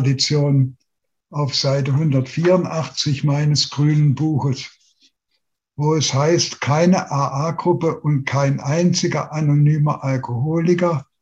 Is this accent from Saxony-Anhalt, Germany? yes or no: yes; Saxony-Anhalt, Germany; born there; also born or lived in southern Germany; Von meinem Leben habe ich 40 Jahre in Süddeutschland verbracht und bin seit 1991 wieder in mein Geburtsland, heute Sachsen-Anhalt, zurückgekehrt.